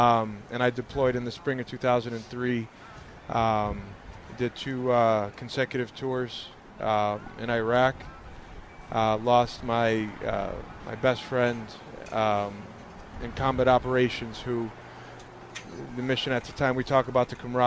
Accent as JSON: {"language": "English", "town": "Manhattan", "region": "New York", "country": "United States", "tie": "born there", "said": "I was born in Manhattan."}